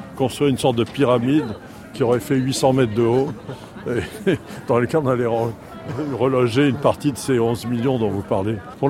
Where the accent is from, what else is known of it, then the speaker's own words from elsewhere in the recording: Nice, Provence-Alpes-Côte d'Azur, France; Bien, c'est vrai que je suis né à Nice et j'ai grandi à Nice, qui était une ville assez refermée.